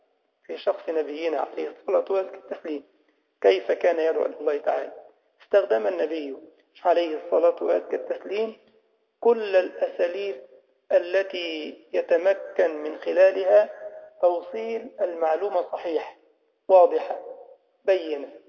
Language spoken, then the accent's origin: Arabic; Egypt; والمش عندنا في مصر ده أمر صعب أوي، يحرق القلب. في عندنا كده أكلة اسمها المش، يمكن اللي راح مصر يعرف.